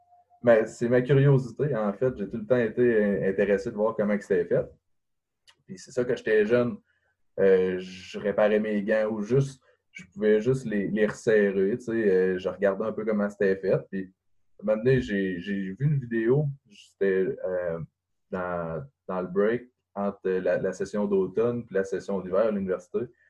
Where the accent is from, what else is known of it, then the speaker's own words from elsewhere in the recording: Saint-Georges, Quebec, Canada; Ben moi, j'ai 21 ans. Je viens de Saint-Georges-de-Beauce.